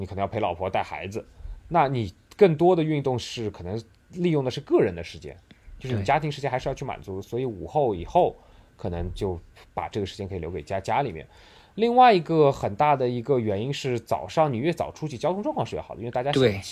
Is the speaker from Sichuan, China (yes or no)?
no; Shanghai, China; 我作为一个上海人